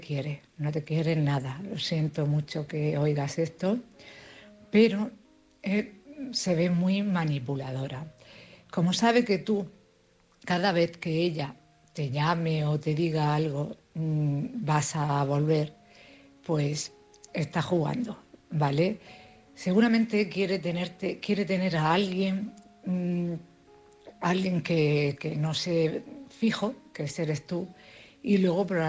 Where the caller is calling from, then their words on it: Cartagena, Region of Murcia, Spain; de Cartagena.